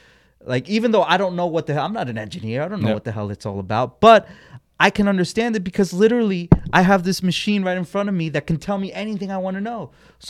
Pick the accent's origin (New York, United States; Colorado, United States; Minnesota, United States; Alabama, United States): New York, United States; New York City; Okay, so here in New York, Nextel was a big thing.